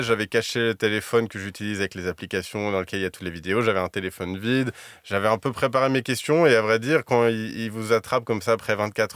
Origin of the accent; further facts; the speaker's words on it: France; les trains de nuit de nos jours, c'est un petit peu compliqué quand on est français, quand on est étranger